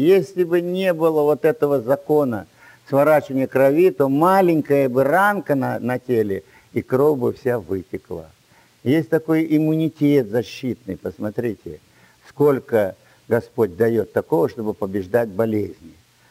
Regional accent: Dushanbe, Tajikistan; Я из Душанбе, это столица Таджикистана.

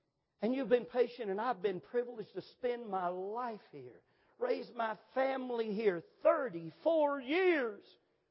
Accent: United States; I was born and raised in America.

